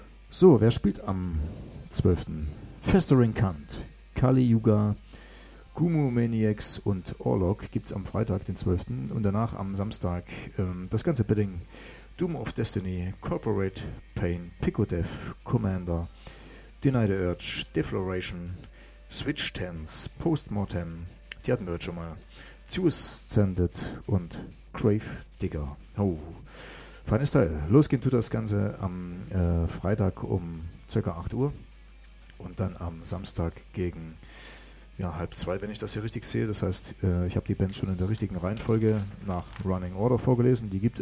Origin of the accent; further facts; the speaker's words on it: Reichenbach im Vogtland, Saxony, Germany; Ich meine das Chronicle Moschers Open Air in Reichenbach im Vogtland. Das ist nämlich meine Heimatstadt.